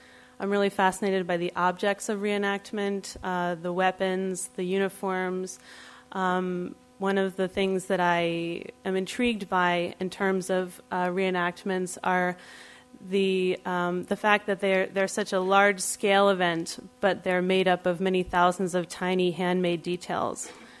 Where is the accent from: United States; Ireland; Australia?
United States; Virginia; also born or lived in Manassas; I was born in Manassas, Virginia, as Glenn mentioned, and grew up in Northern Virginia.